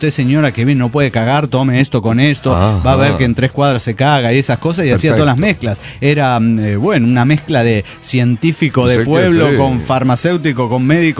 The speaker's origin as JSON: {"language": "Spanish", "town": "Guadalupe", "region": "Nuevo León", "country": "Mexico", "said": "de Guadalupe, Nuevo León, México."}